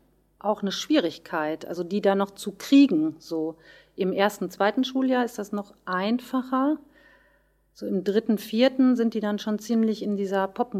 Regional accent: Löhne, North Rhine-Westphalia, Germany; das war Tag der offenen Tür bei der Musikschule in Löhne, wo ich herkomme

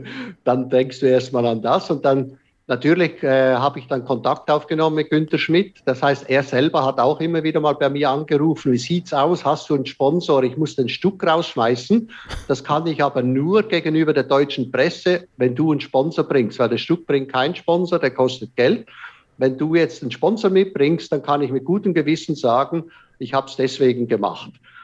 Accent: Switzerland; Das heißt, wir zwei Schweizer haben uns Englisch unterhalten

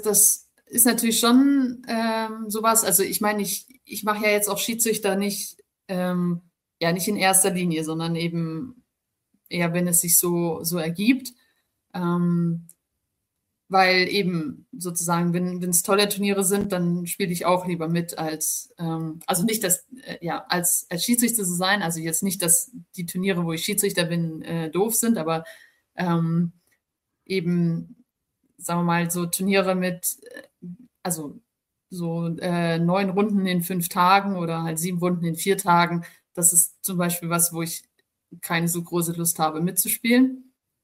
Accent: Erlangen, Bavaria, Germany; bei mir in Erlangen, in meiner Heimatstadt, gab es immer so eine Sportlerehrung

